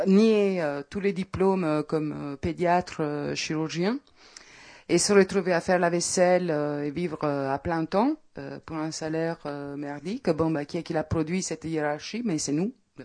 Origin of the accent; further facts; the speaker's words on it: Italy; je ne mets presque jamais les pieds dans mon pays d'origine